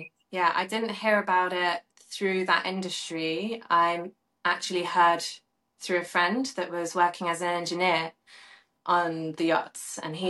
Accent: Southampton, South East England, United Kingdom; I grew up in Southampton in the south of UK.

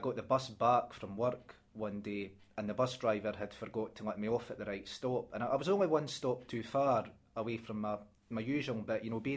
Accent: Scotland, United Kingdom; accent: broad Scots; My accent is really broad. I was having a discussion with a client about this yesterday. My accent is very, very broad Scots, as she put it.

